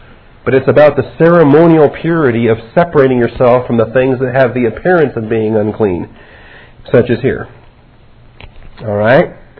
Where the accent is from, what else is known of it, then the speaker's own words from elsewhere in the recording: Seattle, Washington, United States; I grew up in Seattle, and you'd think I'd be a big seafood nut